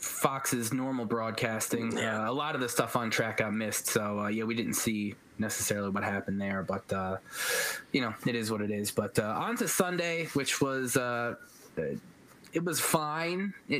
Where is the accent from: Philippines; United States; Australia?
Australia; as an Australian, that's one of the last nationalities I'd ever want to fuck with.